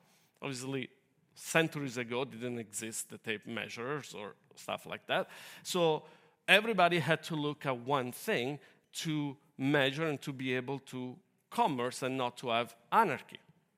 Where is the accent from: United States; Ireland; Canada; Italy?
Italy; Bergamo, Lombardy; English is a second language; I'm not American. I know you couldn't tell from my accent because it's so perfect. But yes, I was born in Europe, and I'm Italian. And I come from a little town near Milan. Its name is Bergamo.